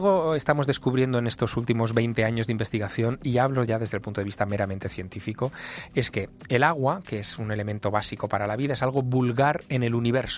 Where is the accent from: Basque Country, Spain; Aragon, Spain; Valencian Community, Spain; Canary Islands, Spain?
Aragon, Spain; Teruel; el escudo de mi ciudad, yo soy de Teruel, es un toro con una estrella encima.